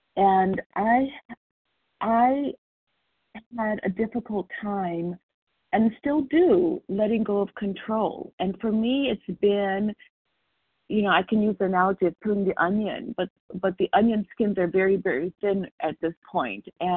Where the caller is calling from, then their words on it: Michigan, United States; calling from Michigan, recovered compulsive overeater.